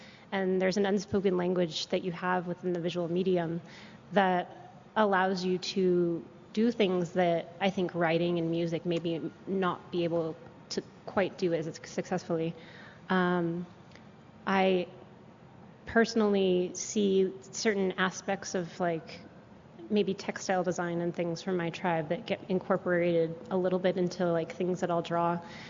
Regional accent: California, United States; I'm from California. I'm from the Tongva tribe.

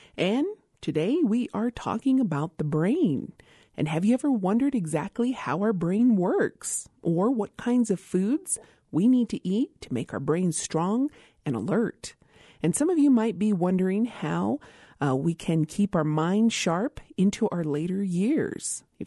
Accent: Isleta Pueblo, New Mexico, United States; from Isleta Pueblo.

